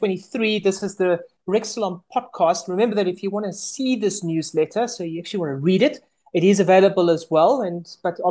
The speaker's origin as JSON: {"language": "English", "country": "South Africa", "said": "we know as South African investors that the JSE has been depressed for a long period of time."}